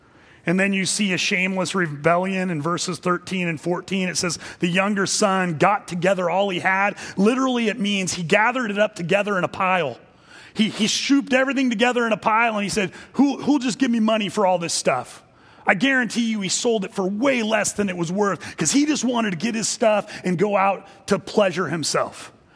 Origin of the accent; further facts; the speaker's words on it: United States; Now, I grew up in America. I don't know anything about famine.